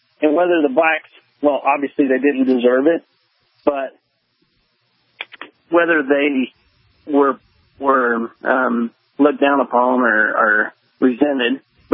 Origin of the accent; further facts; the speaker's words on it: the South, United States; you know that I'm from the South and I grew up on a dairy farm